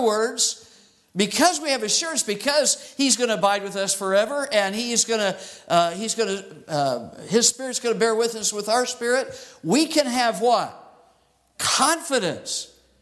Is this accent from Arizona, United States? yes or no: yes; Arizona, United States; I grew up in Arizona